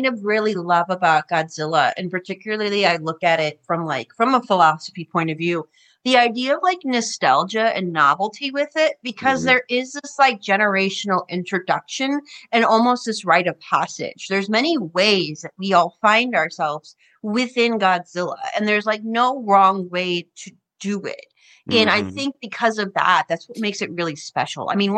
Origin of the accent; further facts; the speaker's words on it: Chicago, Illinois, United States; I'm from Chicago, so I grew up as a Svengoolie fan